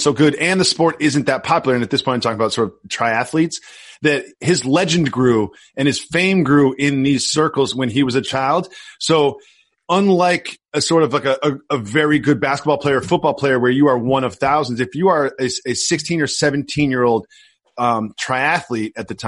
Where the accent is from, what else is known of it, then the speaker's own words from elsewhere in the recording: Massachusetts, United States; growing up in Massachusetts where I was, there was no such thing outside of BMX biking where cycling was competitive, like racing.